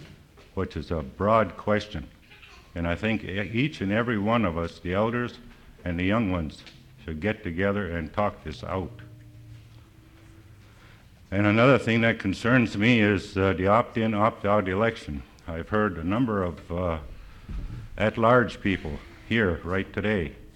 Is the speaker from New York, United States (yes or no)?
no; Kodiak, Alaska, United States; now in Seattle, United States; I'm from Kodiak, belong to the Kodiak region, and reside down here in Seattle.